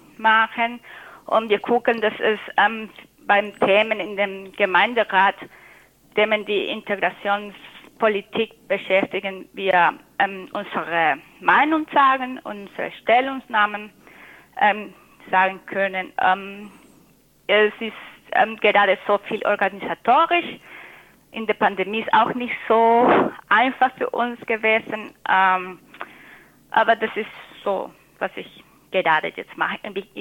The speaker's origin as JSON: {"language": "German", "country": "Venezuela", "lives_now": "Tübingen, Germany", "said": "ich komme aus Venezuela und bin seit 1997 in Tübingen. Ich habe 4 Kinder hier in Tübingen geboren"}